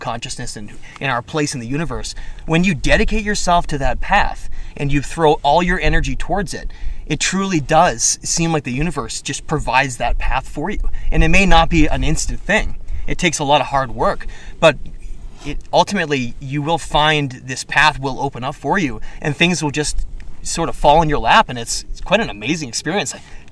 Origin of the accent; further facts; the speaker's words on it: Maine, United States; I came from Maine and just packed everything into an RV and drove 2,300 miles across the country. And here I am.